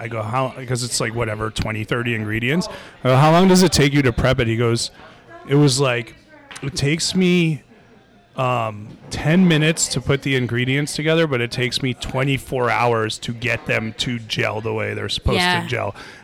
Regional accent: New Jersey, United States; But I was saying, because, you know, I'm from Jersey, and my dad lives in upstate New York, the char is something that is specific to where kind of we grow up, right?

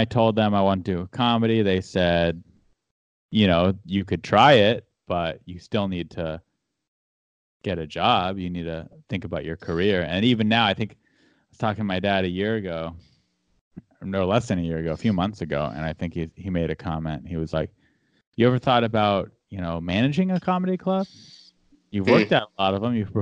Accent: San Diego, California, United States; I'm from San Diego, so I liked … punk rock

